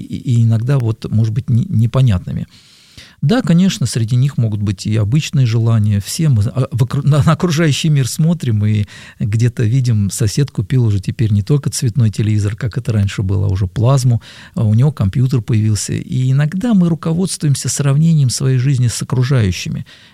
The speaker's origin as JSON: {"language": "Russian", "region": "Moscow", "country": "Russia", "tie": "born or raised there", "said": "Я москвич, и родился и вырос здесь"}